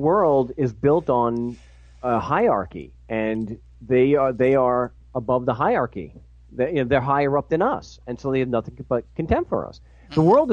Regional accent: New York, United States; I'm a schmuck from Long Island.

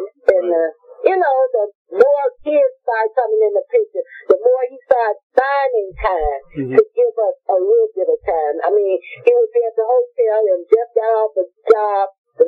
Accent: Vincent, Arkansas, United States; Actually, I'm from Vincent, Arkansas, but it's such a little small area.

